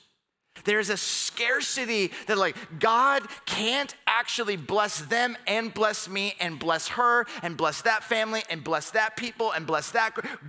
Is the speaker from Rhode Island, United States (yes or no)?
no; Camarillo, California, United States; When I was a kid, I went to this restaurant in my hometown, Camarillo, California.